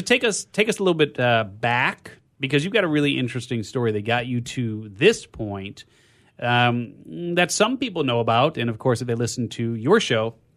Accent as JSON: {"language": "English", "town": "Chicago", "region": "Illinois", "country": "United States", "tie": "born or raised there", "said": "Right, so being in, growing up in Chicago, for some reason that was on all those tests"}